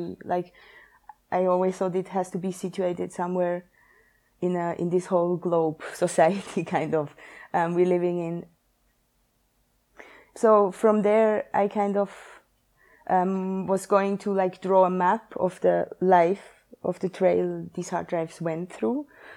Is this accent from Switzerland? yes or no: yes; Switzerland; now in London, United Kingdom; I am from Switzerland, but currently living in London.